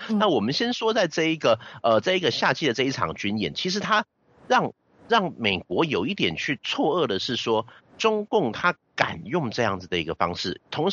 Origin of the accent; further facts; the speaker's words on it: Taiwan; 最后我们台湾这边发现11枚